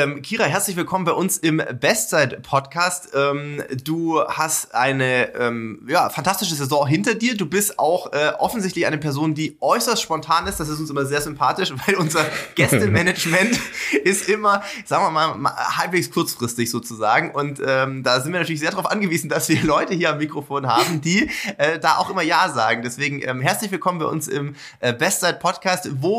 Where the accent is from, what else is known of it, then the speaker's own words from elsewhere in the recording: Sindelfingen, Baden-Württemberg, Germany; born there; Gerlingen ist ja nicht weit weg von meinem Geburtsort, nämlich von Sindelfingen.